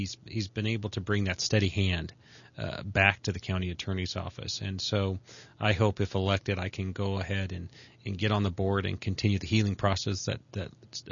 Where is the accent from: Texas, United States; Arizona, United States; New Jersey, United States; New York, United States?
Arizona, United States; As someone who's born and raised in Arizona, you have a total appreciation for all that Arizona has to offer.